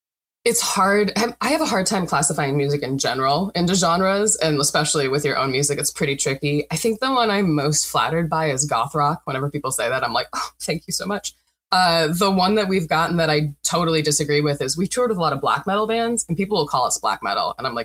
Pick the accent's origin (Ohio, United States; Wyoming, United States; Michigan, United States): Michigan, United States; Detroit; now in Portland, United States; I came from the Midwest, from like the Detroit area, and I came from there thinking like that's like where rock is.